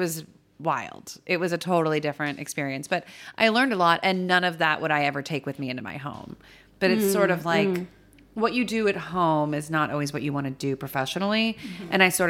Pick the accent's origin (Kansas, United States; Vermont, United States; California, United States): California, United States; moved away as an adult; now in New York, United States; I grew up in California. I worked in LA. I worked in San Francisco. I was 24. I was like, I'm going to move to New York for 3 months